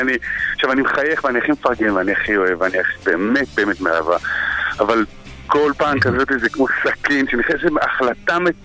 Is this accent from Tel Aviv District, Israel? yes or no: yes; Herzliya, Tel Aviv District, Israel; חבורה, אנחנו חברי ילדות, גדלנו כולנו יחד בהרצליה